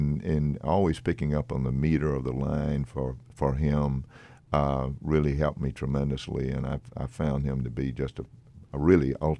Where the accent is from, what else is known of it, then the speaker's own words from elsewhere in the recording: Mississippi, United States; for somebody born and raised in Mississippi, I don't exactly know what to do with 6 inches of snow.